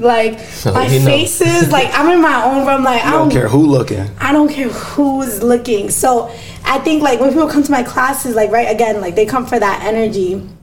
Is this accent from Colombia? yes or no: yes; Barranquilla, Atlántico, Colombia; I'm from Barranquilla.